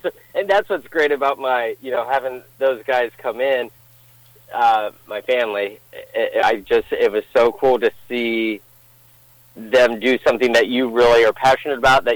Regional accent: Marion, Ohio, United States; now in Columbus, United States; I grew up in Marion, born in 78, graduated from Harding in 96.

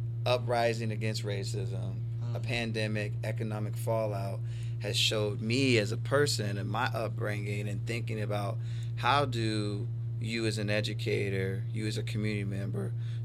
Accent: Marion, Ohio, United States; so I was raised here in Marion, Ohio.

